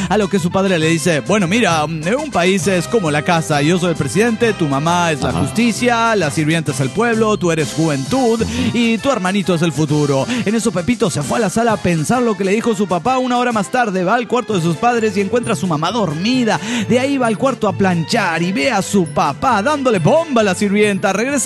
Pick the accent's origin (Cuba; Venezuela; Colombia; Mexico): Venezuela; Turmero, Aragua; de Turmero, Venezuela.